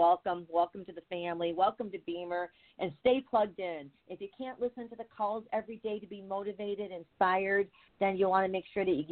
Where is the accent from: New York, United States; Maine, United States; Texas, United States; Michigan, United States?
Michigan, United States; Hi, I'm from Michigan, and it is snowing.